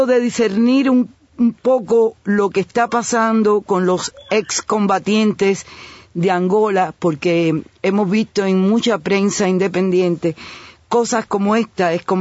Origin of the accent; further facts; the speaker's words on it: Cuba; todos los que hemos vivido o que somos cubanos, yo también tengo una historia.